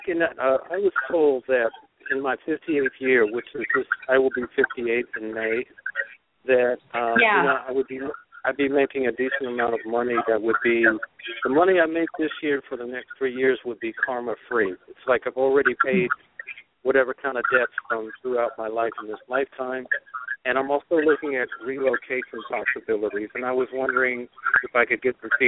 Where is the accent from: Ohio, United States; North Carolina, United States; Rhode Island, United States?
North Carolina, United States; I'm here in North Carolina, and North Carolina, there's I love my home state, but I don't like it a lot.